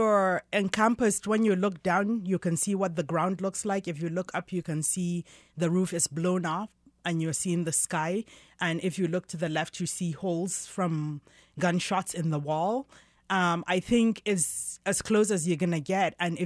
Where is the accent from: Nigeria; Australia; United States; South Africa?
Nigeria; Northern Nigeria; also born or lived in United Kingdom; So I was born in Western Africa, and then I in northern part of Nigeria, and then I grew up there and in the UK back and forth.